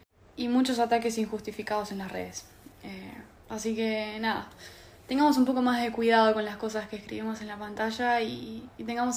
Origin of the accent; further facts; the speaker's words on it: Argentina; nos quería llamar a la reflexión un minuto como argentinos.